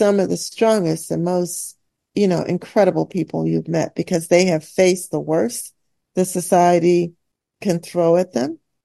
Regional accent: Michigan, United States; I'm not from Bethesda. I'm actually from Michigan.

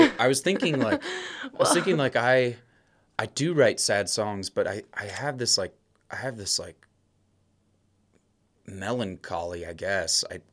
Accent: Pocatello, Idaho, United States; I grew up in Pocatello, Idaho, southern Idaho.

